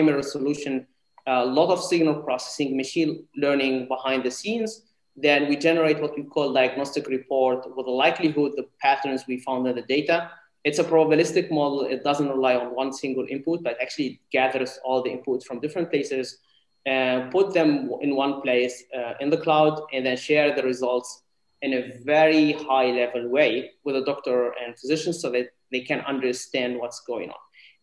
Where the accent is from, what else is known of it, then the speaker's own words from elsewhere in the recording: Tunisia; including in my home country, Tunisia.